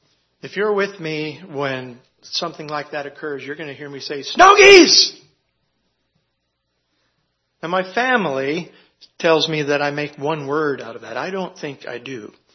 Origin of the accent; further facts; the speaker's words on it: Springfield, Oregon, United States; I grew up on the West Coast, Springfield, Oregon. I lived on a major flyway for a lot of these migratory birds.